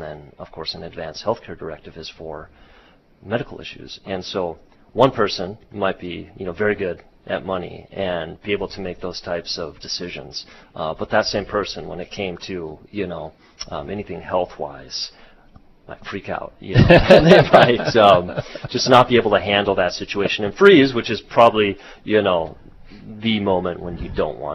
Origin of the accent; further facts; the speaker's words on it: Hawaii, United States; also born or lived in Montana; Yeah, so I'm actually originally from Hawaii.